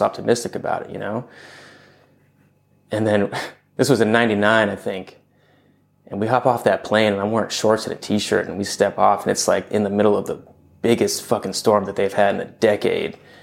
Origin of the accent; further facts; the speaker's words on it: Fremont, California, United States; I grew up in Northern California.